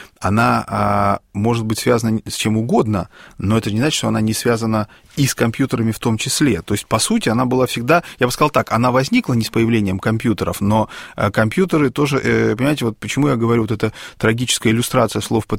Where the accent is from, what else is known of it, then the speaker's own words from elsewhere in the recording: Kostanay, Kostanay Region, Kazakhstan; вот, я тогда жил в Северном Казахстане, вот, и мы были довольно долго. Потом я помню, как из того же моего родного города Кустаная